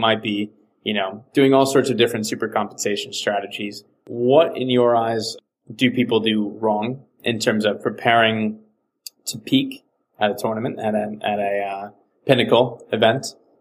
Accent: Boston, Massachusetts, United States; Today we're calling across to my hometown with Carl Valley in Boston, Massachusetts.

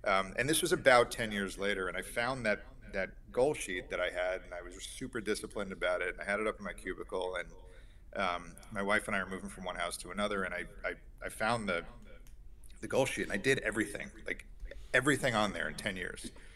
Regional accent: East Coast, United States; now in Texas, United States; I grew up on the East Coast, lived on the West Coast for a little while, but moving to Texas, to me, might as well have been like moving to Saturn.

